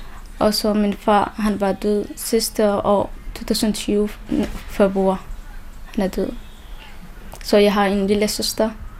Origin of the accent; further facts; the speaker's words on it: Somalia; Danish is a second language; now in Denmark; Jeg kommer fra Somalia. Jeg bor i Danmark 4 år, og så jeg går i skole.